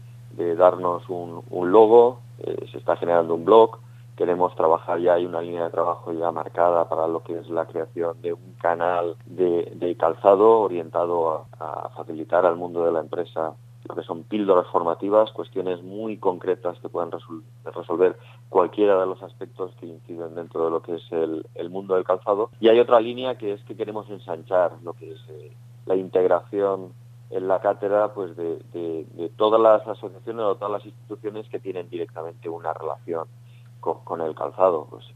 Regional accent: Elche, Valencian Community, Spain; yo soy de Elche y mi familia siempre ha tenido calzado.

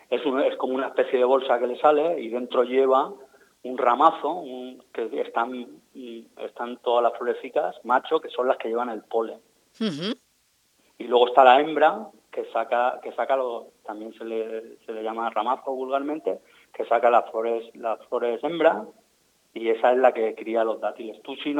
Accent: Elche, Valencian Community, Spain; nosotros los que vivimos aquí somos del Che toda la vida

